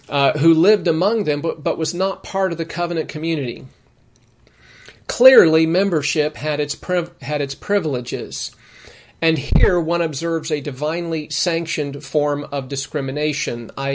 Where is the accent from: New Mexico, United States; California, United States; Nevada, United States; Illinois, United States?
Nevada, United States; Las Vegas; My house, my apartment where I grew up in Las Vegas, we were poor, but my mom loved to bake